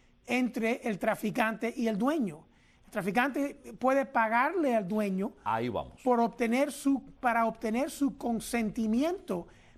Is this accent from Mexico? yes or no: no; Costa Rica; born there; en el 1964, el año que yo coincidentemente nací en Costa Rica de padres cienfuegueros